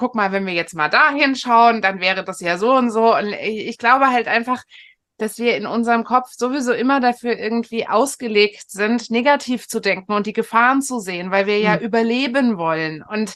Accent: Frankfurt am Main, Hesse, Germany; Also tatsächlich bin ich in Frankfurt am Main groß geworden.

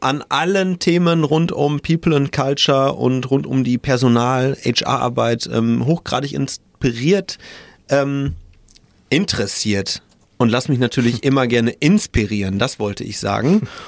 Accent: Münster, North Rhine-Westphalia, Germany; ich bin 40 Jahre alt, gebürtiger Münsteraner, lebe auch in der wunderschönen Stadt im Herzen des Münsterlandes

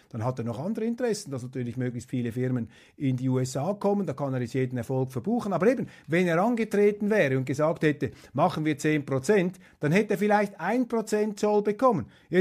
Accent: Switzerland; Dass die eben nicht von heute auf morgen den Schalter umlegen, das kann ich als Schweizer verstehen.

